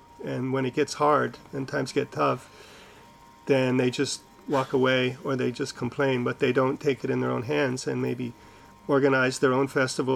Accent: United States; now in Europe; Yeah, I mean, the way I grew up playing music in the States was we didn't have any help from the government.

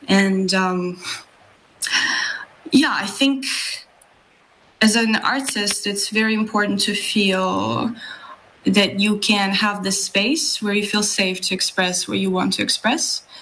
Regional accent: Moscow, Russia; moved away as an adult; now in Canada; I was born and raised in Moscow, and then I studied there, and then I moved to Canada.

